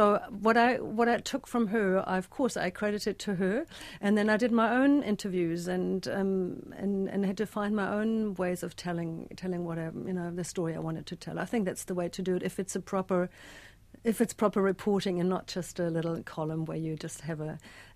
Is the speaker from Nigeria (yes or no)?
no; New Zealand; I'm a New Zealander too. I've lived here for 16 years